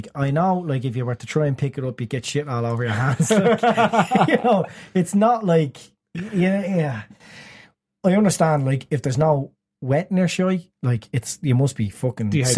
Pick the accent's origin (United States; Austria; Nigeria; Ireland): Ireland; I mean, as Irish people, that's what we know as bread.